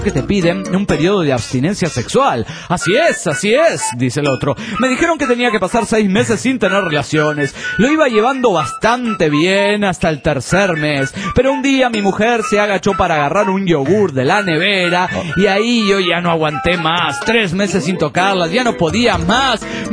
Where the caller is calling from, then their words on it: Cochabamba, Bolivia; Soy juez de Cochabamba, Bolivia.